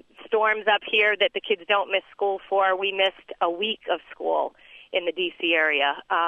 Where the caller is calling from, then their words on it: New England, United States; also born or lived in Washington, D.C.; I'm calling from New England, having moved from D.C., and comparing the two regions of the country